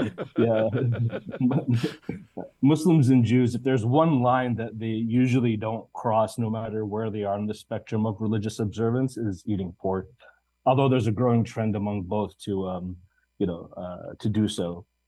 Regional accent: Jackson, Michigan, United States; As a kid growing up in Michigan, on the outskirts of Detroit and Ann Arbor in a city called Jackson. My parents are Palestinian from a small town between Jericho and Jerusalem who lived in Latin America before coming to the US.

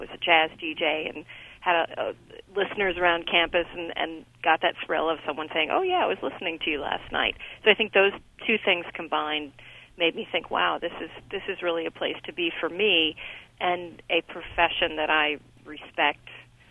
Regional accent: Connecticut, United States; And I was on a two-day train trip back home to New York City, and I'm from suburban Connecticut, so that was where I was heading eventually.

